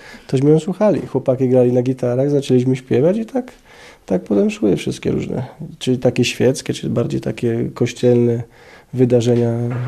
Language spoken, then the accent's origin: Polish; Nowy Żmigród, Subcarpathian Voivodeship, Poland; My pochodzimy z miasteczko się nazywa Nowy Żmigród, to jest właśnie na Podkarpaciu.